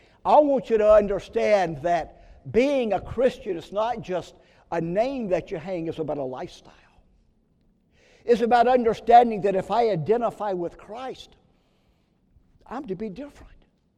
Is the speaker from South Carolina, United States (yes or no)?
yes; Pendleton, South Carolina, United States; I was raised in Pendleton, South Carolina.